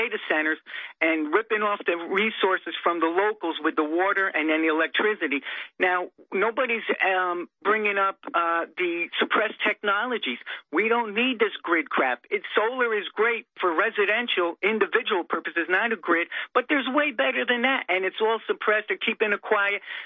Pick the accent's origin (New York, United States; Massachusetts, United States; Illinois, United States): New York, United States; I'm a New Yorker. I don't live in the city.